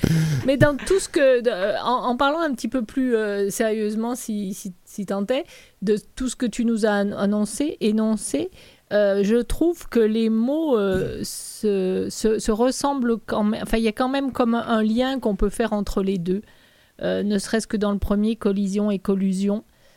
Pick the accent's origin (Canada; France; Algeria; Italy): France; moved away; je me rends compte qu'on a émigré de la France et on est immigrant quand on est ici.